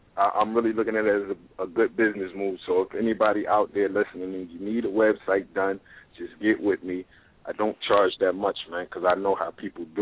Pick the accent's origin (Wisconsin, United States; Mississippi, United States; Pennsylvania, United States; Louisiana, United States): Pennsylvania, United States; Philadelphia; but it runs from, like, I'm from Philadelphia. It runs from Philadelphia to Virginia to Atlanta.